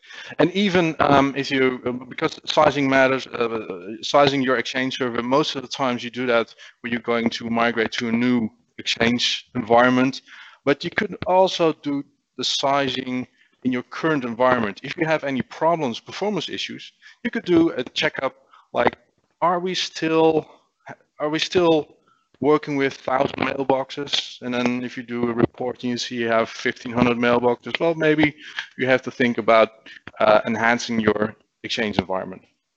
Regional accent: Netherlands; English is a second language; I'm from the Netherlands, by the way, for those that don't know. … I work at a company, OGD, in the Netherlands

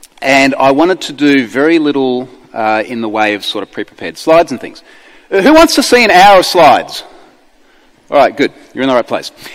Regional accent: Gold Coast, Queensland, Australia; I'm from the Gold Coast.

